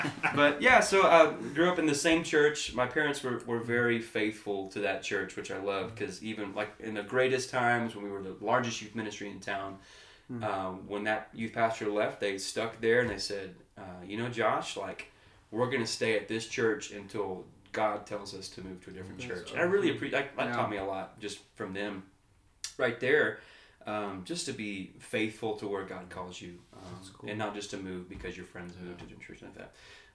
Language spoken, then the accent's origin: English; Bullard, Texas, United States; So, most of my life, I grew up in East Texas, from about kindergarten on, in a little town called Bullard, which is just south of Tyler. So, I usually just say, hey, I'm from Tyler.